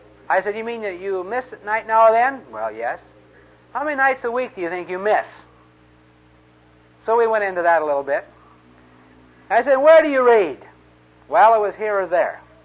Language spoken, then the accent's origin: English; Modesto, California, United States; born or raised there